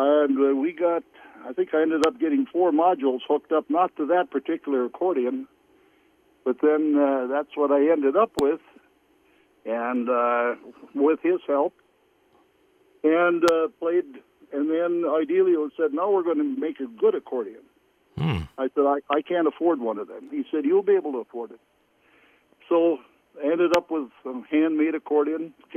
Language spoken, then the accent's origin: English; Kindred, North Dakota, United States; also born or lived in Fargo; I was born in Fargo, North Dakota. I grew up in a small town named Kindred, North Dakota, south of Fargo.